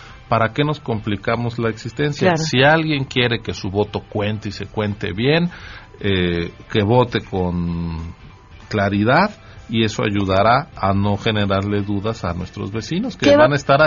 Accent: Mexico City, Mexico; Estoy siendo excesivamente chilango en mi ejemplo

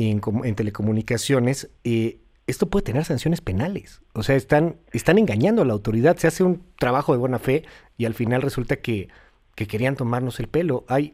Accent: Mexico; estamos frente a una situación que como mexicanos nos duele, nos molesta.

